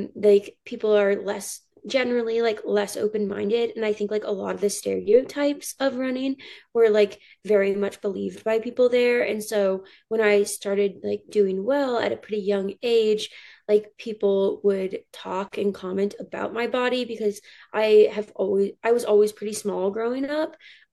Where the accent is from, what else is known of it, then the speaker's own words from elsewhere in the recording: Alaska, United States; Yeah. So growing up, like since I had always experienced that, I like didn't really think